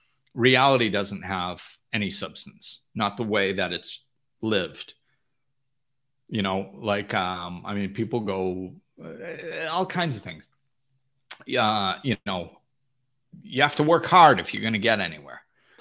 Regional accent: United States; moved away; And if, you know, I'm from the United States, it's now being in another country.

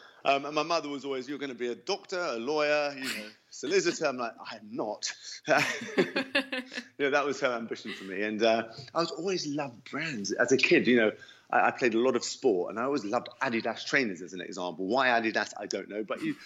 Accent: London, United Kingdom; I grew up in London, now 46, and I suppose I grew up in a typical middle-class family, northwest London. Being an only child

